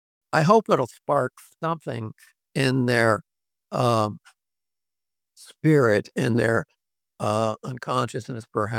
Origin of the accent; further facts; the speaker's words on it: Saranac Lake, New York, United States; I grew up in Saranac Lake across the street from a lake.